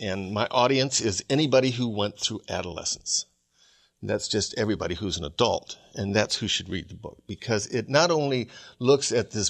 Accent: Chicago, Illinois, United States; It takes place where I grew up in Chicago, in South Chicago, in the 60s when I was that age.

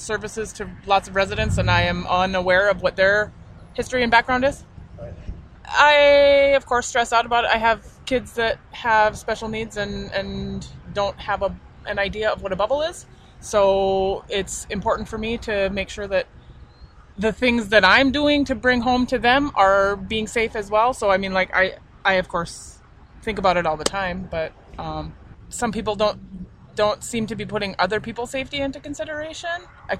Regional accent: Grand Forks, North Dakota, United States; I'm from Grand Forks. I'm a social worker.

